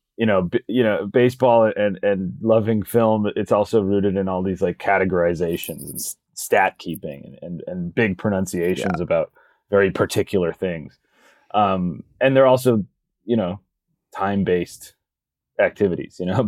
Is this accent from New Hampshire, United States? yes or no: yes; Nashua, New Hampshire, United States; But there was a guy in my hometown in Nashua, New Hampshire, named Franny.